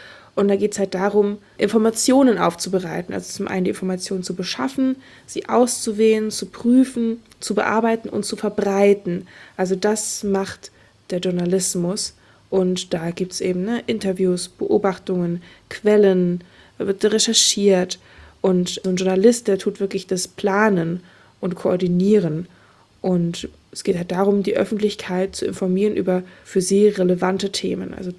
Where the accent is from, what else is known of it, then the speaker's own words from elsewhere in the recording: Hamburg, Germany; Bei uns lief, ich komme aus Hamburg